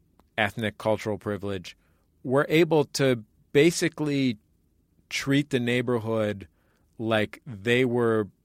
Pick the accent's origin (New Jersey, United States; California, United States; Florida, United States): California, United States; San Francisco; the neighborhood that I grew up in San Francisco, the Mission was starting to change